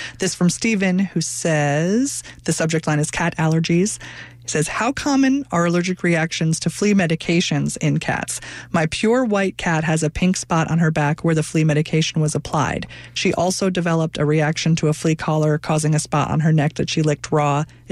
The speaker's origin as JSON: {"language": "English", "town": "Amsterdam", "region": "North Holland", "country": "Netherlands", "said": "and I'm from Amsterdam."}